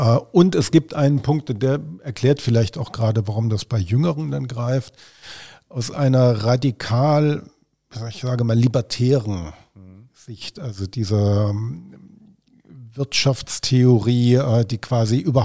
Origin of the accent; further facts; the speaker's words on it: Southwest Germany, Germany; ich bin im Südwesten von Deutschland aufgewachsen